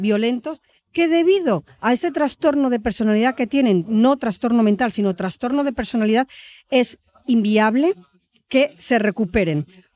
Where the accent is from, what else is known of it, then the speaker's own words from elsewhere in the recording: Valladolid, Castile and León, Spain; yo soy de Valladolid, que se me había olvidado decirlo.